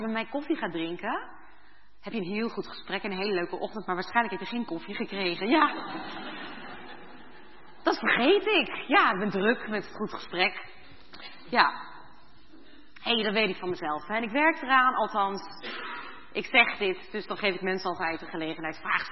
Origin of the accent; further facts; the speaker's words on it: Hoevelaken, Gelderland, Netherlands; Nou, ik ben zelf opgegroeid in Hoevelaken, kennen jullie wel, hè? Wat een lieflijk dorpje, tegen de Veluwe, heel mooi.